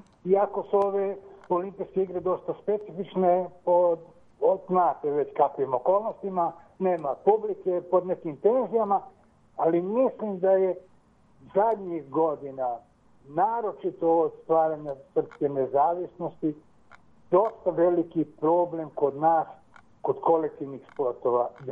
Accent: Peja, Kosovo; now in Serbia; Ja sam sa Kosova, 99. godine sam došao na teritoriju centralne Srbije i iz mog grada iz Peći su tri olimpijske pobednice.

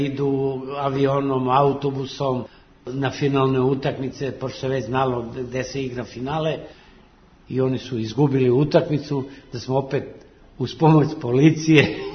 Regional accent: Vlasotince, Southern and Eastern Serbia, Serbia; pošto sam ja rodom iz Vlasotice

